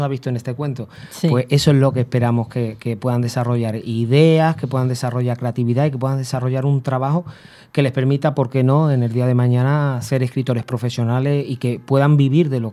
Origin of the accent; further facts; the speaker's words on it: Huelva, Andalusia, Spain; Había una necesidad de hacer teatro en mi tierra, allí en Huelva